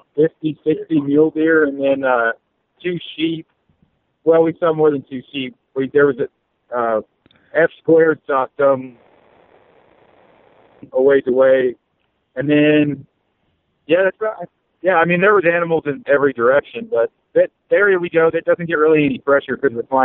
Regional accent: Oregon, United States; Well, I'm from Oregon, and it means you're gay.

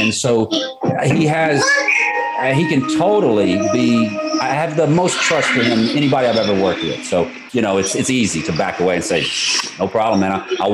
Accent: Texas, United States; also born or lived in Austin; I grew up in North Texas, north of Dallas, and Dallas is still, if I've been here 13 years, I think Dallas, I'm a Dallas guy, you know, a Dallas Denton guy.

